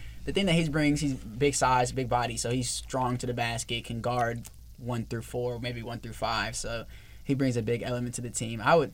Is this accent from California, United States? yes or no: yes; San Francisco, California, United States; I'm originally from the Bay Area. I was born in San Francisco, and I lived all in the Bay, like, growing up.